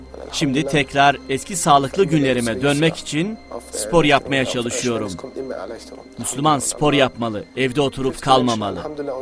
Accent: Hamburg, Germany; Turkish is a second language; Babam Litvanyalı. 1980 yılında Almanya'nın Hahnburg şehrinde dünyaya geldim. İlk öğrenimime Almanya'da başladım.

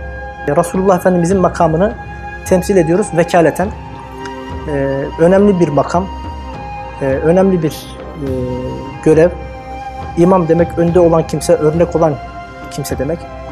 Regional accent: Sivas, Turkey; born there; 1980 Sivas doğumluyum.

